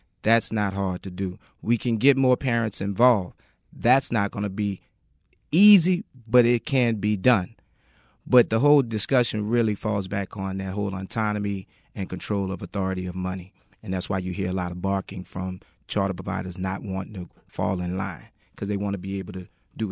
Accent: New Orleans, Louisiana, United States; I'm from New Orleans, Louisiana, the 7th Ward. Born and raised here, went to public schools

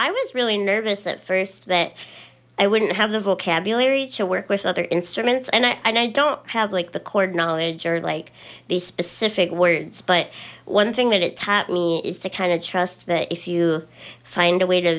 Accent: Duluth, Minnesota, United States; like who I like are my age, and we're both from Duluth.

